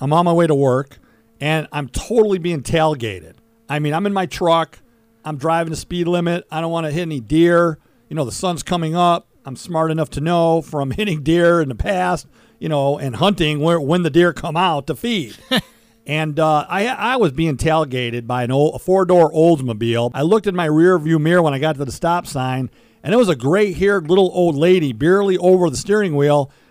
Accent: Michigan, United States; will always be my top five because we're from Michigan, they're from Michigan

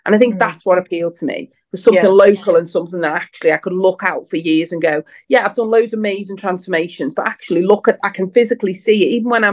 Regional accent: Liverpool, North West England, United Kingdom; I'm from Liverpool, but, you know, Manchester's not miles away

